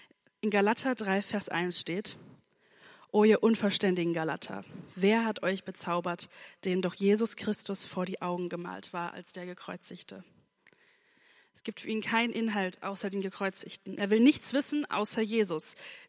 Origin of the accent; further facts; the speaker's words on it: Hesse, Germany; das hier ist meine Heimatgemeinde und wir sind so, als ich von sechs bis 13 haben wir im Rheingau gewohnt.